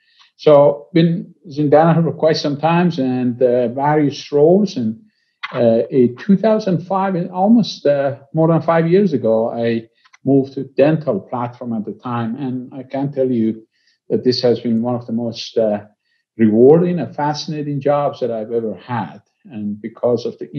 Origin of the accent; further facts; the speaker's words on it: Tehran Province, Iran; So I'm Iranian. I was born in Iran, a suburb of Tehran.